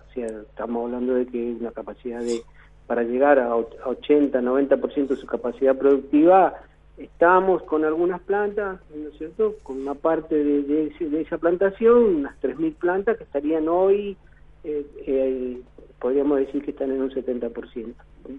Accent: San Rafael, Mendoza, Argentina; born there; moved away as an adult; also born or lived in Sierra Grande; now in Puerto Madryn, Argentina; Nací en Mendoza, en San Rafael, Mendoza, y a partir de los 18 años me vine a la Patagonia, tuve años en Sierra Grande, 7 años en Sierra Grande, después, bueno, eso fue en el 77

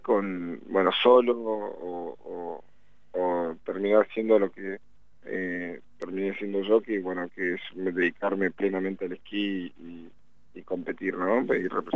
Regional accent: Loncopué, Neuquén, Argentina; Por más que yo soy neuquino, soy del norte, soy de Loncopué, y tenemos ahí Cadiagüe cerquita.

